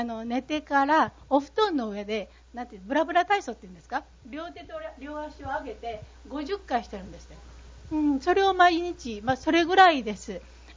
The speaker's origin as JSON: {"language": "Japanese", "town": "Otsu", "region": "Shiga", "country": "Japan", "said": "大津から参りました。"}